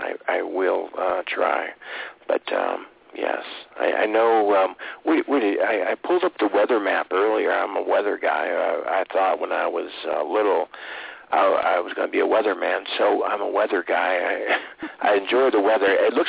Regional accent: Nebraska, United States; also born or lived in Chicago; I'm from Nebraska

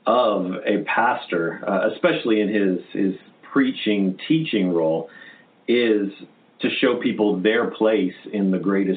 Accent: Las Vegas, Nevada, United States; I was actually born and raised in Las Vegas, and then moved back to Las Vegas after finishing college at Milligan in Johnson City

